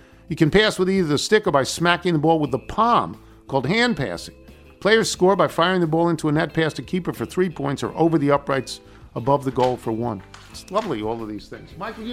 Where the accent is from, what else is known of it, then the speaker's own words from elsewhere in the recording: Ireland; I come from Ireland. We surf on proper waves, not this pathetic excuse for waves you have here.